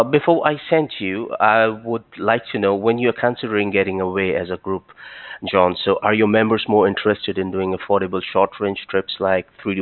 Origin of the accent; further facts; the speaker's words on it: Ipswich, Queensland, Australia; No, I'm from Ipswich, so I do not have the idea